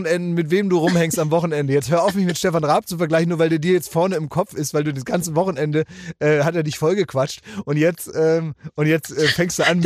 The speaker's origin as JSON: {"language": "German", "town": "Oldenburg", "region": "Lower Saxony", "country": "Germany", "tie": "born or raised there", "said": "weil ich in meiner Kindheit, meiner Jugend halt überall mit dem Fahrrad immer hinfahren musste. Als Oldenburger Junge"}